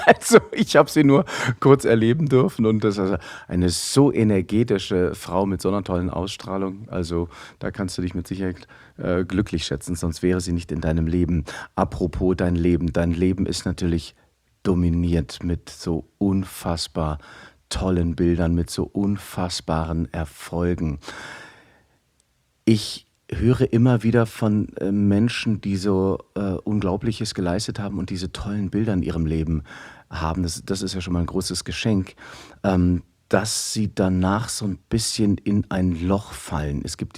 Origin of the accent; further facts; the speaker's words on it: Aachen, North Rhine-Westphalia, Germany; born there; Ich bin ja in Aachen geboren.